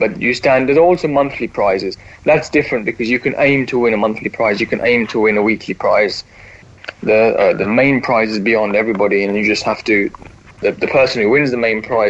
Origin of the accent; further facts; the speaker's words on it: England, United Kingdom; growing up in England, it's either Glory supporting Man United or Glory supporting Liverpool.